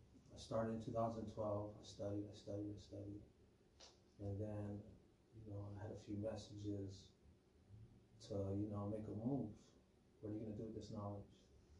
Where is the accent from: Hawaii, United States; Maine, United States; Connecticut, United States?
Hawaii, United States; Born and raised in Hawaii. Ex-military.